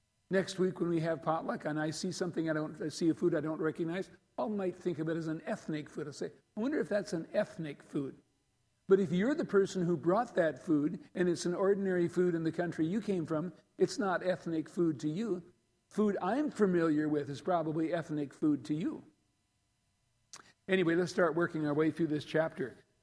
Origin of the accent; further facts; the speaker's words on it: South Dakota, United States; I grew up on the Great Plains in South Dakota. I can remember snowy winters that were so severe